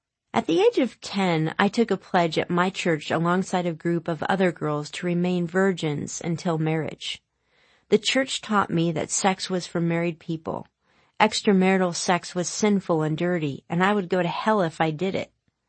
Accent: United States; my first language is English. I think in English and know most of the slang of my English-speaking American culture.

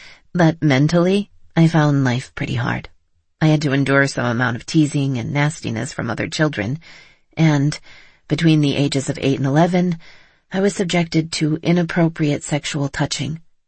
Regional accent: Edmonton, Alberta, Canada; born there; I was born in Edmonton, Alberta, in 1956, the youngest of five children. Our family was quite poor

